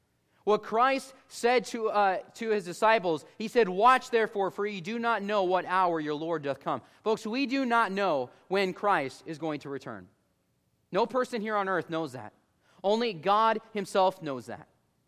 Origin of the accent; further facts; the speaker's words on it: Illinois, United States; My dad is from Texas, but I grew up in Illinois.